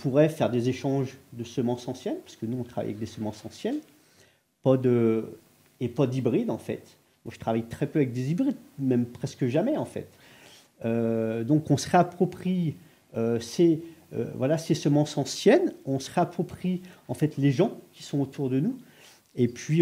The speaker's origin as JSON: {"language": "French", "country": "France", "said": "On est des Français. On aime être ensemble, autour d'une table."}